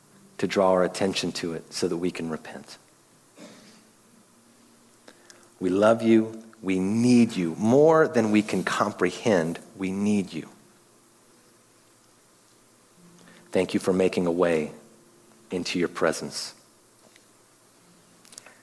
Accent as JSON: {"language": "English", "region": "Appalachia", "country": "United States", "said": "I never fall for those things, mostly because I'm from Appalachia and my attitude is always, well, come get it."}